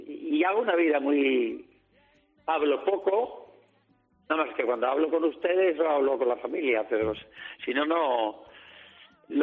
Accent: Linares, Andalusia, Spain; Voy a mi tierra, Linares, para que no digan.

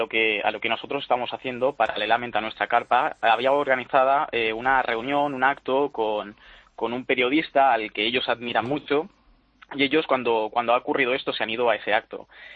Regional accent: Balearic Islands, Spain; Y he nacido, soy de Mallorca, estoy estudiando aquí en Cataluña.

